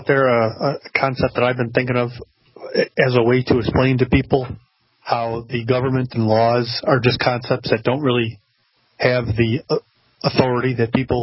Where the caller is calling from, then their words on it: Buffalo, New York, United States; Buffalo, New York.